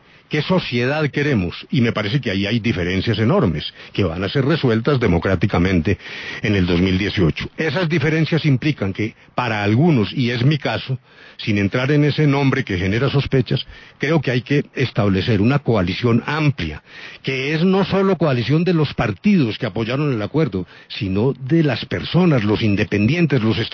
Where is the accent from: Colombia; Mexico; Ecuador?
Colombia; que los colombianos tenemos más de una neurona.